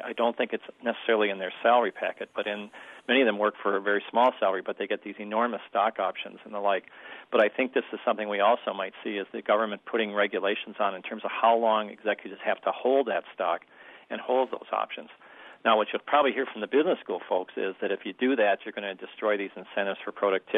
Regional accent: Minnesota, United States; I personally, as a Midwesterner and a guy that grew up in Minnesota, I don't really buy that.

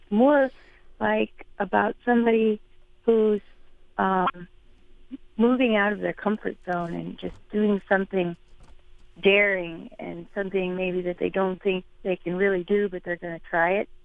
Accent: Illinois, United States; I was raised down here in Southern Illinois at in the stomping grounds of Southern Illinois University.

